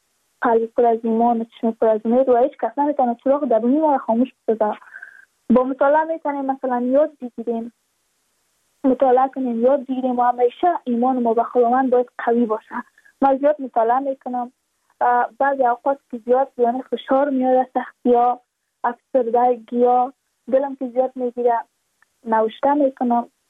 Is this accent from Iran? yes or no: no; Badakhshan, Afghanistan; چون ما از بدخشان هستیم، یعنی منطقای دور دستش